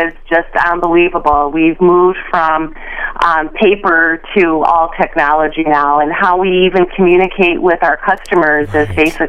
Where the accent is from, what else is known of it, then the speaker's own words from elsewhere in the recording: Harrisville, United States; I was raised in Harrisville. My parents had a small grocery, so I had no idea what I was getting into when I married this farmer.